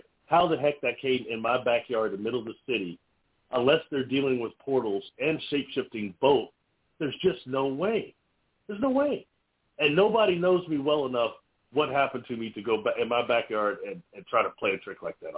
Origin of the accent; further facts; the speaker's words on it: Midwest, United States; I said, look, I'm from the Midwest.